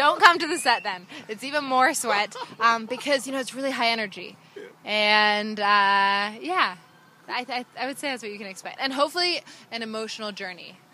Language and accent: English; Japan; I grew up in Japan